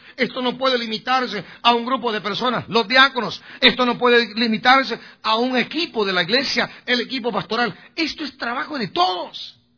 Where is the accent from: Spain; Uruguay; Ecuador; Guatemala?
Guatemala; No, ni guatemaleño tampoco, soy guatemalteco.